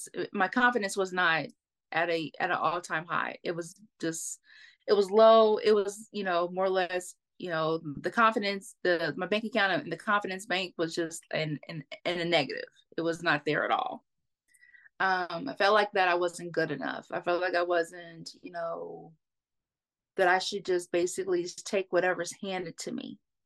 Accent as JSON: {"language": "English", "town": "Cincinnati", "region": "Ohio", "country": "United States", "tie": "born or raised there", "said": "So I am born and raised in Cincinnati, Ohio, in the United States."}